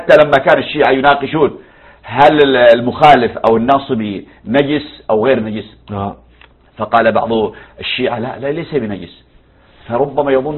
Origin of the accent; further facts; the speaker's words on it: Yemen; وهذا الكتاب للأسف يوزع حتى عندنا في اليمن